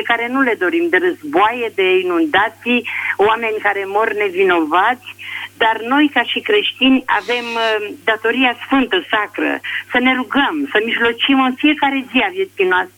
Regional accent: Bucharest, Romania; Sunt din București

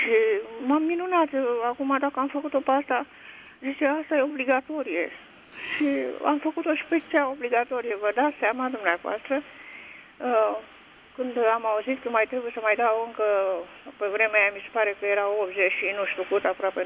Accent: Prahova, Romania; Eu sunt din Prahova

